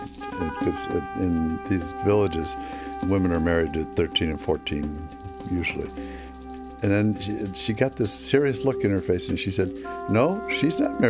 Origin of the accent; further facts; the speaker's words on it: United States; So I explained that I was from America.